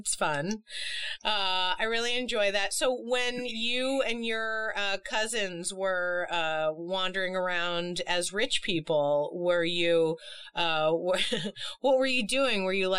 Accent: Boston, Massachusetts, United States; Yeah, I'm originally from Boston, so I totally get you when it comes to snowsuits

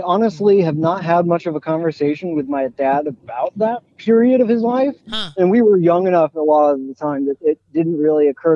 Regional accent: Ellensburg, Washington, United States; I grew up in the Central Valley in Ellensburg, of all places.

